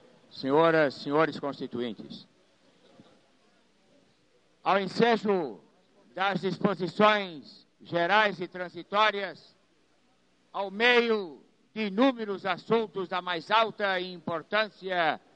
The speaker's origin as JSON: {"language": "Portuguese", "region": "São Paulo", "country": "Brazil", "said": "Vou agora falar da cidade de São Paulo, de onde eu vim"}